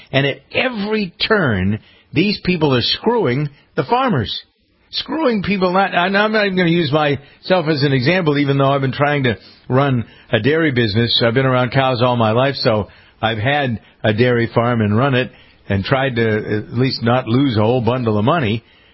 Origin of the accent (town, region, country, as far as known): Massachusetts, United States; born or raised there